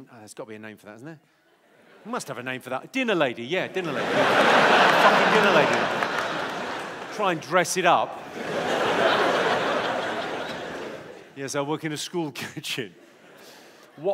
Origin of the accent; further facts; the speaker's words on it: Southend, East of England, United Kingdom; Yeah, I'm from Southend.